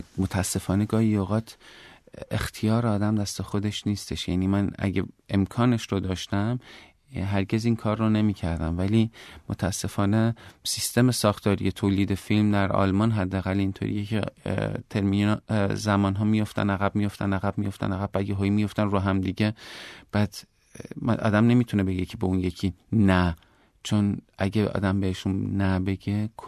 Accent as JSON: {"language": "Persian", "country": "Iran", "lives_now": "Germany", "said": "معمولا میگم که ایرانی هستم ولی آلمانی هم هستم، ولی در اصل واقعیتش هم همینه. من تقریبا 2/3 زندگیم رو در آلمان گذروندم"}